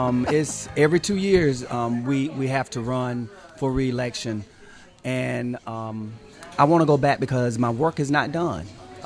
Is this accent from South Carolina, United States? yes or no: yes; Chester, South Carolina, United States; also born or lived in Rock Hill; I'm originally from Chester, South Carolina. I served on Chester City Council and Chester County Council, and then I moved to Rock Hill